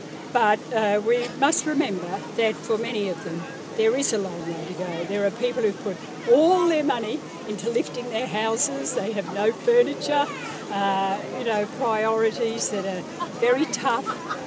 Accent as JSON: {"language": "English", "region": "Queensland", "country": "Australia", "tie": "born or raised there", "said": "I grew up in Western Queensland"}